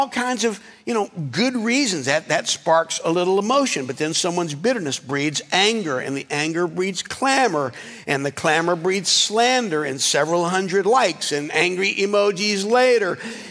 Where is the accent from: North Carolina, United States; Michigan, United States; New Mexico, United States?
North Carolina, United States; Growing up in North Carolina, I grew up in a landscape that to this day is slowly being smothered by a plant called kudzu.